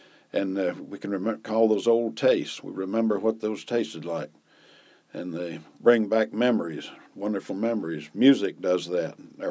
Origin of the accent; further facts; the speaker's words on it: Tennessee, United States; I was born in Tennessee and grew up there farming, and that's been a great, great part of my life.